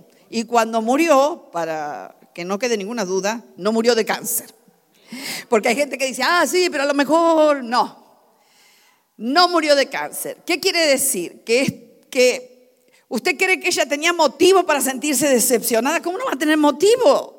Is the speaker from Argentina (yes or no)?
yes; Argentina; Entonces, en mi país la gente se suicida tirándose en las vías del tren. En Argentina la gente hace eso, ¿no?